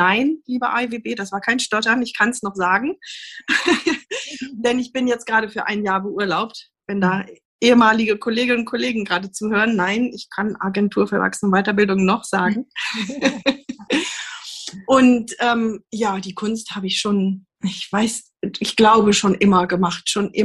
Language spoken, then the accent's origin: German; Göttingen, Lower Saxony, Germany; also born or lived in California, United States; ich bin aufgewachsen in Göttingen, bin da zur Schule gegangen, habe da Abi gemacht und bin nach dem Abi in die USA gegangen, nach Kalifornien.